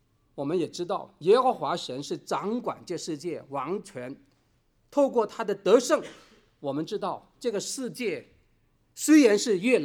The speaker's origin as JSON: {"language": "Chinese", "country": "China", "said": "也不是我们中国人所相信的那种宿命论。"}